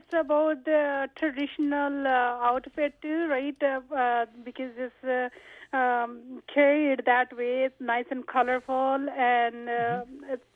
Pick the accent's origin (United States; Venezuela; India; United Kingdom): India; English is a second language; now in Canada; Basically, I'm from India, and I have been in Canada from last 25 years.